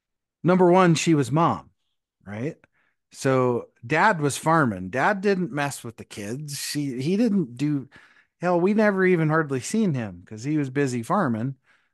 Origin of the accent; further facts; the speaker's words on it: Montana, United States; I grew up in Montana, which is just a little BFE town in Montana, population of like 200, 300 people, right?